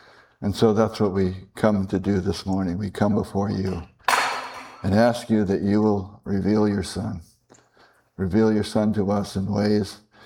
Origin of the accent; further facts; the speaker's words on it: Midlothian, Virginia, United States; I'm from Midlothian, Virginia, which is in between Upper Midlothian, or Upper Lothian, and Lower Lothian. And it's a suburb of Richmond.